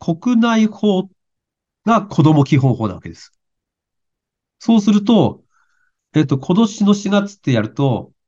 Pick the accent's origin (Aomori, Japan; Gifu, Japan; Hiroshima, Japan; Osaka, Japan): Aomori, Japan; 私、青森県の人間なんですけど、寿命はですね、毎年、ほぼ最下位です。